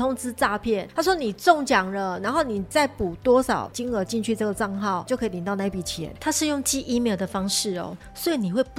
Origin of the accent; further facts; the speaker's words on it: Taiwan; 我们台湾人自己也会骗台湾人